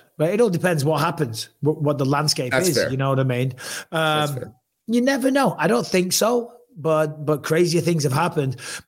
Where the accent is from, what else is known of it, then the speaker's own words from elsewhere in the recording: England, United Kingdom; But still, I'm English. I'm going to root for our guys.